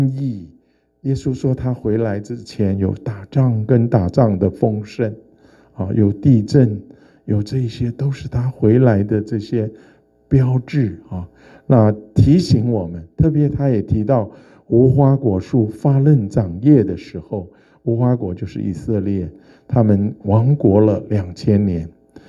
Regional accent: Hunan, China; 我们是湖南人，是雷子、骡子，脾气不好。

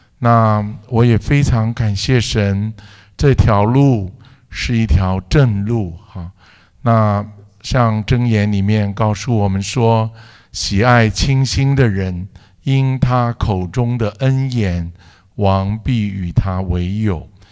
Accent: Hunan, China; 其实在我天然的个性我们是湖南人哈，湖南是骡子脾气哈

